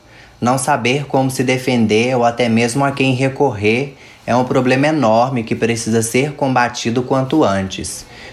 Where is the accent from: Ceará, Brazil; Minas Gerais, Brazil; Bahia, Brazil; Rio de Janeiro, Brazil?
Minas Gerais, Brazil; Belo Horizonte; Nascido e criado em Belo Horizonte, com os pais separados durante a infância e juventude, eu comecei a trabalhar aos 13 anos de idade, ajudando a minha mãe com as costuras. Aos 16 anos, eu comecei a trabalhar numa lanchonete lá em Jaboticatubas, cidade onde eu morei por 4 anos.